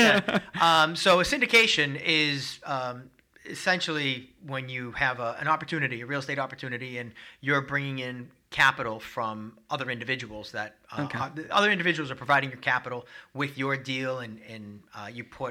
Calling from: Boston, Massachusetts, United States; accent: Boston

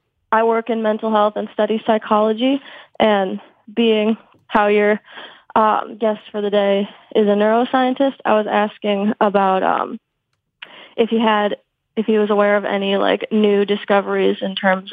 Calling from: Iowa, United States; Though my question is not political, I'm in Iowa.

